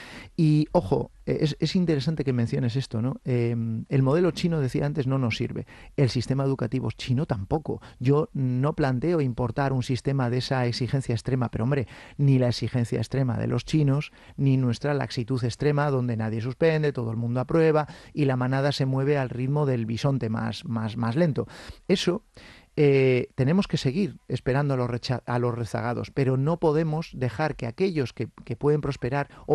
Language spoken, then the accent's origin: Spanish; Cantabria, Spain; yo soy español, soy cántabro, soy europeo